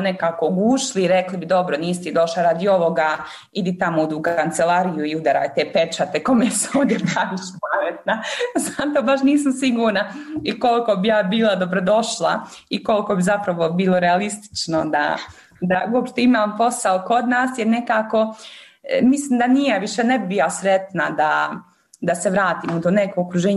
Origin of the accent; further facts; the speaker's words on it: Bosnia & Herzegovina; sam se zaposlila kao Bosanka i Hercegovka i trebalo je posebno odobrenje da se zaposlim, jer nisam državljanka Evropske unije